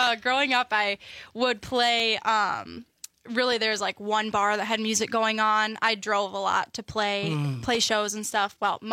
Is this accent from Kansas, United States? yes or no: no; Lancaster, Wisconsin, United States; I grew up in Lancaster, Wisconsin. So it's about like an hour and a half from Madison.